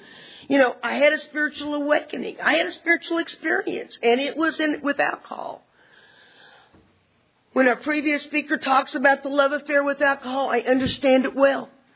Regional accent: Oklahoma, United States; I'm Cherokee Indian. Pretty much if you're born in Oklahoma, There's blondes on the roll. I come from northeastern Oklahoma

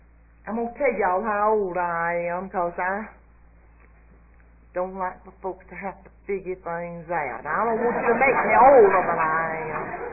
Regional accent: Montgomery, Alabama, United States; I grew up in Montgomery and I was a mighty immature little old girl.

